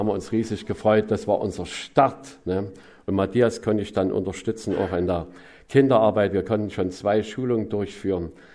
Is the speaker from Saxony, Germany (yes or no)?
yes; Saxony, Germany; Ich habe mich vorgestellt, ich bin ein Sachse.